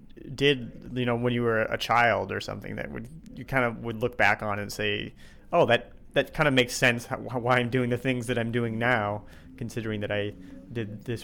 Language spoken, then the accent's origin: English; Omaha, Nebraska, United States; I grew up in Omaha.